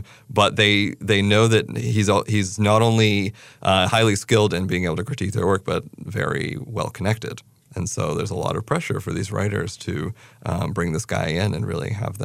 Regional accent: Staunton, Virginia, United States; I grew up in Stanton, Virginia. So I guess 3 hours south.

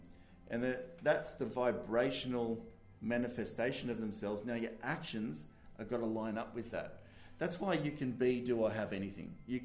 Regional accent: Maroubra, New South Wales, Australia; I grew up in Maroubra, and Maroubra was some wealthy people, some poor people, mostly poor people back then, but middle class and a few wealthy-ish people.

